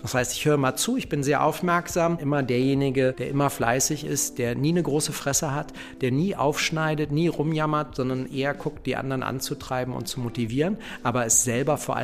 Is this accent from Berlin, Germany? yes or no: yes; Berlin, Germany; Ich als Wessi habe halt da immer so ein bisschen neidisch hingeguckt von unserem Funkturm aus